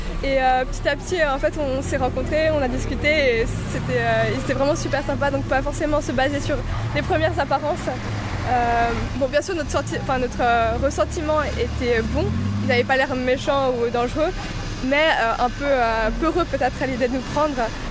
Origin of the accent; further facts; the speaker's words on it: Switzerland; Surtout, on est suisse, du coup, il y a un peu le cliché